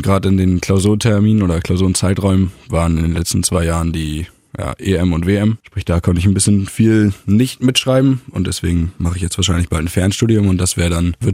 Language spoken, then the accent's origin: German; Pinneberg, Schleswig-Holstein, Germany; born there; Ja, ich bin in Pinneberg geboren, deswegen hatte ich ein bisschen überlegt.